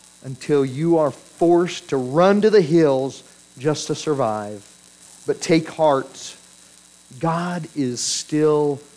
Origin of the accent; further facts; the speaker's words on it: Gunnison, Colorado, United States; I remember when I was a kid and growing up in Gunnison, I remember wandering around the mountains that I grew up